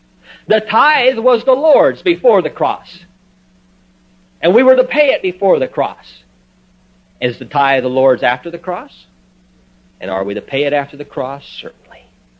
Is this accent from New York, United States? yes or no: no; Nebraska, United States; now in Colorado, United States; from Nebraska where I came from and from Colorado where I'm from now